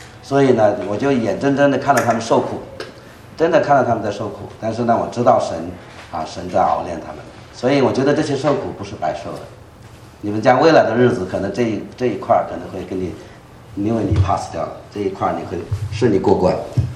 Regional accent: Canada; 我们来也代表加拿大，其实也我们也是加拿大人

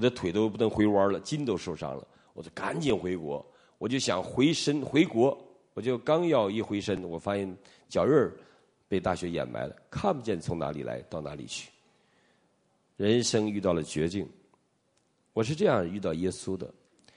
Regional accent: Northeast China, China; 温哥华人是没有概念的，我们东北人懂

